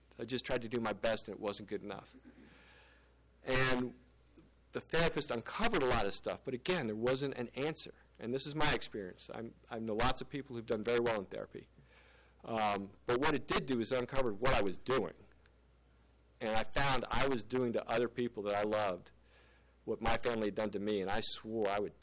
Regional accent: Maryland, United States; I'm from Maryland. I grew up in Maryland. And we go crabbing in Maryland.

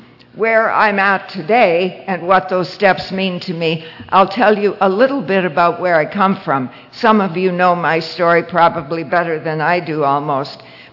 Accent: Toronto, Ontario, Canada; I'm an alcoholic. Hi, everybody. I hail from Toronto.

